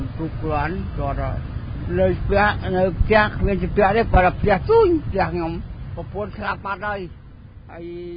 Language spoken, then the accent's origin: Khmer; Prey Veng, Cambodia; ខ្ញុំមកពីខេត្តព្រៃវែងមករកវាខ្វះខាត